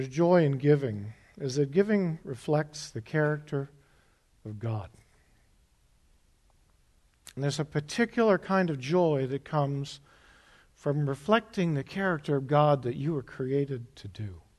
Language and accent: English; Leesburg, Virginia, United States; I grew up in Leesburg in the 50s and 60s, and a kind of a Leave It to Beaver existence.